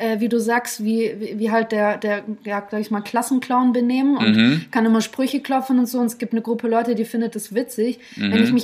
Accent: Germany; eine Frau, die auf die 30 zugeht, ich bin Texterin und Autorin, ich bin Deutsche, habe russische Wurzeln.

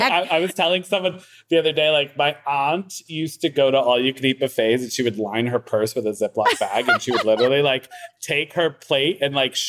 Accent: Waterbury, Connecticut, United States; Because I'm from Waterbury.

